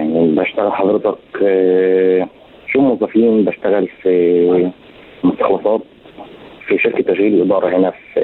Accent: Egypt; accent: Egyptian; احنا كان على قد مثلا لهجتنا بس اللي هي اللهجه المصريه, اكتر من كده ما كانش عندنا لهجات.

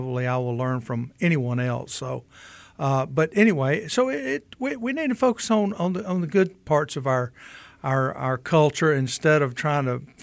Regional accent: Sylacauga, Alabama, United States; also born or lived in Mobile; Well, I was born in Mobile. I grew up in a little town called Sylacauga, Alabama. I have great roots up there in Sylacauga.

